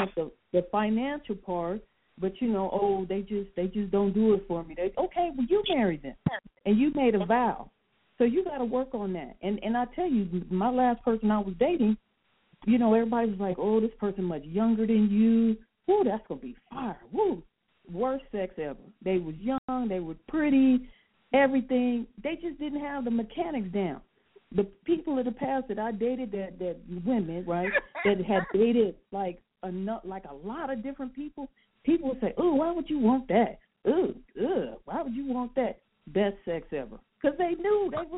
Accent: West Coast, United States; And I'm from the West Coast, and that's the one thing that I just don't like about the South, especially the Deep South

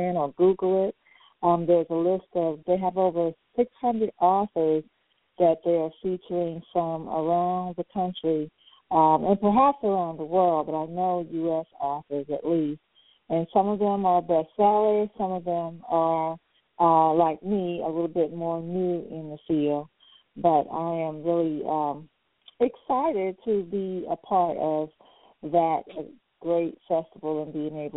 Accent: South Carolina, United States; And I've heard about my home state of South Carolina having like 100 to 108.

